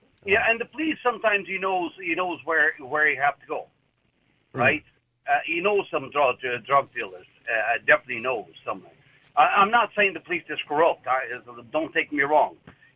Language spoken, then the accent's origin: English; Cascais, Lisbon, Portugal; English is a second language; now in Ireland; I am from Portugal, I'm from around Lisbon. I'm from a town called Cascais, into the coast, from the coast. It's about half an hour from Lisbon.